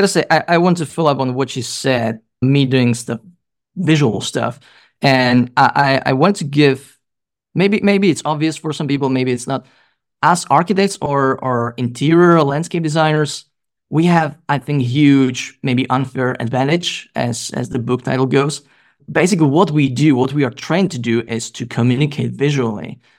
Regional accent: Czechia; English is a second language; also born or lived in Denmark; I'm from the Czech Republic, but I also studied and worked as an architect in Denmark, where I spent 5 years.

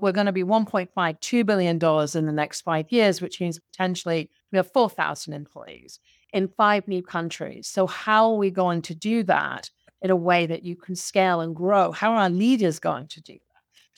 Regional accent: United Kingdom; moved away as an adult; now in United States; So obviously my accent is not American. I am from the UK. I came to the US in 2000.

